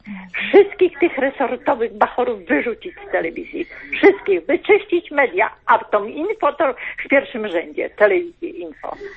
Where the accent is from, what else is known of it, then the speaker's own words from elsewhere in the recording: Milicz, Lower Silesian Voivodeship, Poland; bo jestem z Milicza, więc to jest prawie nasz rejon